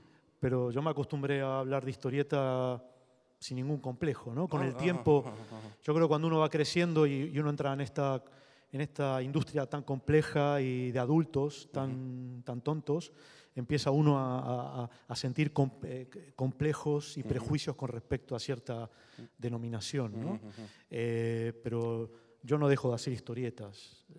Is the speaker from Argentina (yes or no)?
yes; Argentina; also born or lived in Barcelona / Cádiz; now in Madrid, Spain; soy argentino y vivo en España hace 25 años. He vivido en Barcelona y ahora vivo en Madrid. He vivido en Cádiz, en el sur.